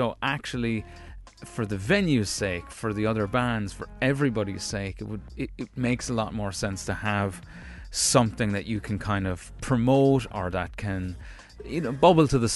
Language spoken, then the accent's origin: English; United States; born there; Maybe I am one, actually, because I was born in America.